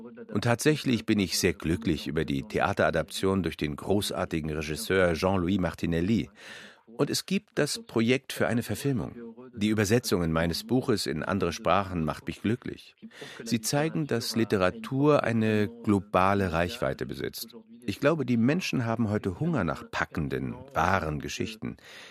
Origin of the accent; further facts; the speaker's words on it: Algeria; born there; German is a second language; Alles verbindet mich mit Algerien. Meine Muttersprache, mein Wesen, meine Haut. Algerien ist für mich immer in meinem Herzen.